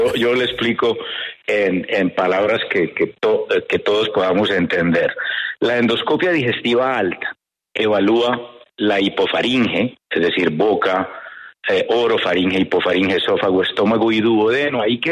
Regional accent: Cali, Valle del Cauca, Colombia; born there; yo nací en Cali y estudié medicina en la Universidad del Valle.

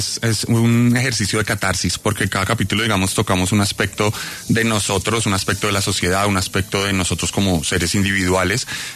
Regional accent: Colombia; porque hay una conexión como colombiano

